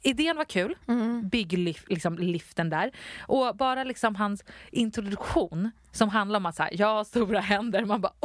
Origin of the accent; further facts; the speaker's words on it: Nacka, Stockholm County, Sweden; Mm, och jag är från Nacka.